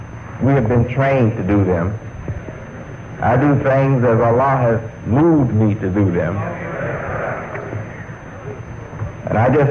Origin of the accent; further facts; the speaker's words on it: Detroit, Michigan, United States; born there; I was born in Detroit, but I think my feet was designed in the South.